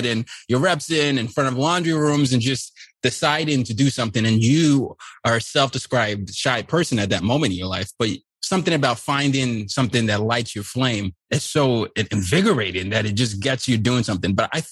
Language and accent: English; Nigeria; And they come from backgrounds like ours. I'm Nigerian, you're Indian.